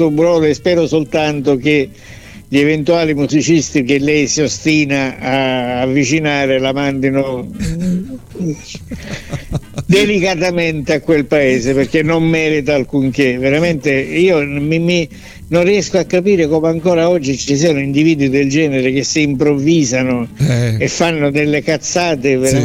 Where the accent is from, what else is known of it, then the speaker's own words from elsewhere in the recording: Sicily, Italy; io vengo dalla Sicilia